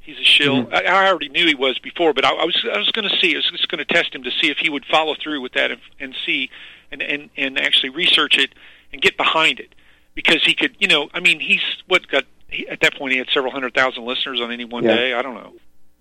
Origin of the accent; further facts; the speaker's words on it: Missouri, United States; I'm originally from Missouri